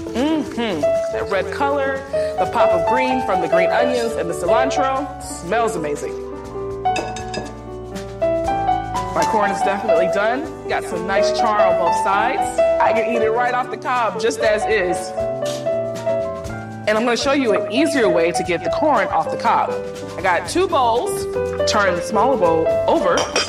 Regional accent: the South, United States; I mean, I'm from the South. I got to use hot sauce.

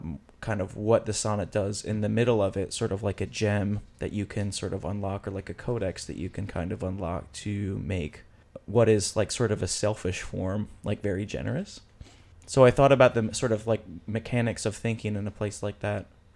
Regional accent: Albany, New York, United States; which is, I'm from Albany and was living in Lawrence at the time

